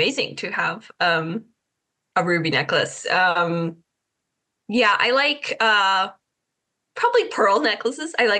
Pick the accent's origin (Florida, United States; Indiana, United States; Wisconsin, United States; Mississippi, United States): Wisconsin, United States; I'm from Wisconsin, so I'm kind of used to that.